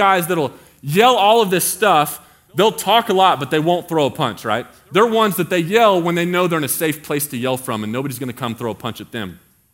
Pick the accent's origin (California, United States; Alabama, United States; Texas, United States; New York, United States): Texas, United States; Mesquite; Mesquite, Texas, which is my hometown, which is essentially Dallas.